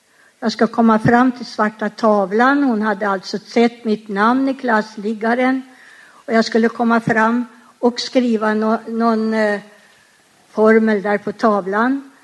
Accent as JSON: {"language": "Swedish", "town": "Sollefteå", "region": "Västernorrland County", "country": "Sweden", "tie": "born or raised there", "said": "att jag skulle få börja i skolan hemma i Sollefteå"}